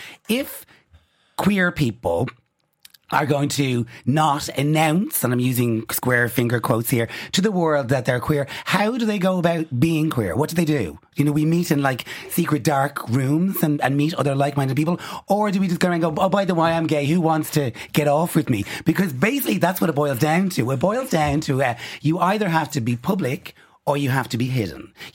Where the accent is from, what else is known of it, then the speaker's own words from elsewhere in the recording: Dublin, Leinster, Ireland; And if that's a tiny little gay community that I grew up in Dublin that was in a darkened room